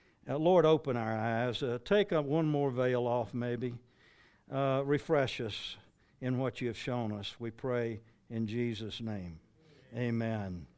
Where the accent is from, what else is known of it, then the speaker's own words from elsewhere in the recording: the South, United States; But being a Southern boy, We learned English a little bit different than probably y'all did.